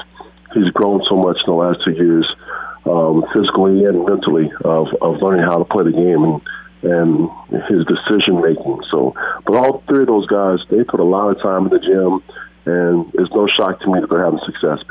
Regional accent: Evansville, Indiana, United States; I'm a kid from Evansville, Indiana

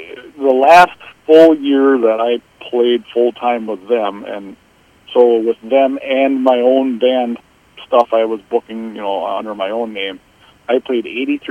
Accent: Montgomery, Minnesota, United States; also born or lived in New Prague; now in Jackson, United States; Well, I was born in New Prague and, you know, raised in Montgomery, went to school there all through elementary, high school and that, and lived in Montgomery, New Prague area until 2003

